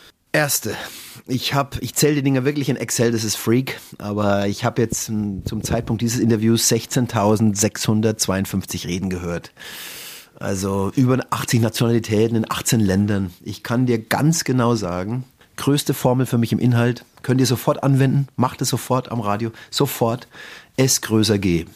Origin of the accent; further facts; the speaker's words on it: Coburg, Bavaria, Germany; now in Barcelona, Spain; das ist wie bei uns in Coburg.